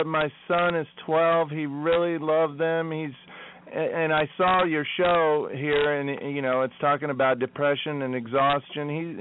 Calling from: Long Island City, New York, United States; Oh, yeah, I'm in Long Island City, Queens.

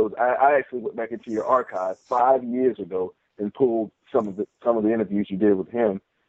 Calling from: Fort Drum, New York, United States; I am calling from cold New York, right off of Lake Ontario. I am at Fort Drum, New York, about 30 miles from Canada.

